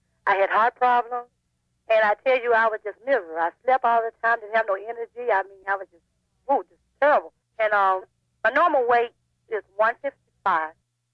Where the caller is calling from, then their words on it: Arkansas, United States; I'm calling from Arkansas.